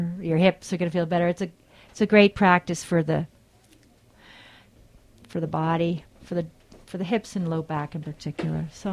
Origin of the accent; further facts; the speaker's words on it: New York, United States; And, you know, I'm a New Yorker, so we are very reactive people.